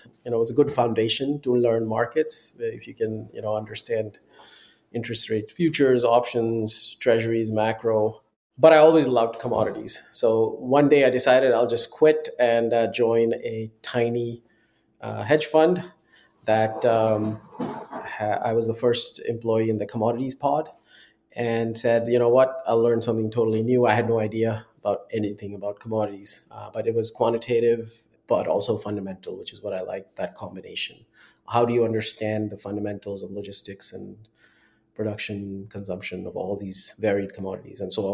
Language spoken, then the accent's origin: English; Somerville, Massachusetts, United States; I grew up right outside Boston in Somerville.